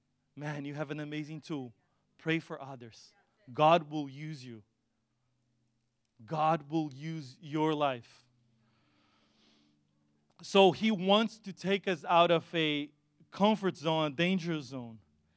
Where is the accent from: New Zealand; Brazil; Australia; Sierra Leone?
Brazil; English is a second language; I'm trying hard here because I come from Brazil.